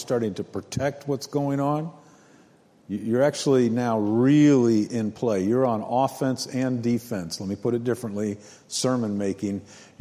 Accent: United States; I'm an American. I live below you.

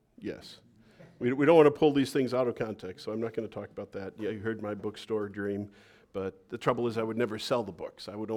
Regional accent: Midwest, United States; So I'm from the Midwest, so I don't make fun of the Midwest. I love the Midwest.

